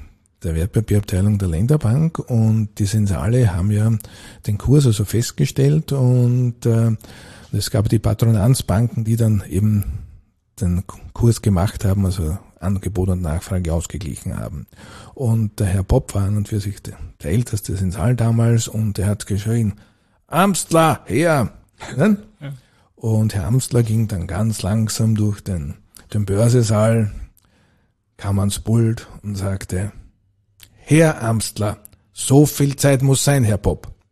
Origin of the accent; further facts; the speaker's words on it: Burgenland, Austria; Ich bin also in der Blasmusik also groß geworden, war dann also auch also bei uns im dörflich, kam aus dem Mittleren Burgenland, also als Obmann tätig.